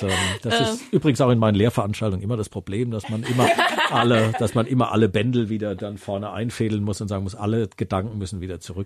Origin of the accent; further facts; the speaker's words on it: Southern Germany, Germany; ich komme ja aus Süddeutschland, da ist es immer ein bisschen anders